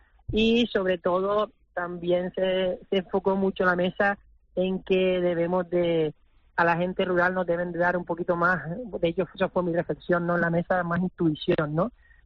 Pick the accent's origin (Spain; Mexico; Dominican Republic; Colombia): Spain; Canary Islands; es parte de nuestra esencia y nuestra historia, ¿no?, como canarios, ganaderos, pescadores y queseros, ¿no?